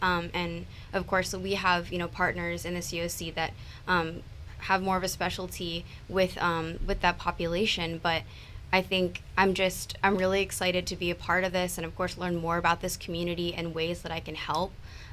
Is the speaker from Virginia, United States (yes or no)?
yes; Richmond, Virginia, United States; I'm from Richmond originally, and then I went to school in Northern Virginia, where I got my bachelor's.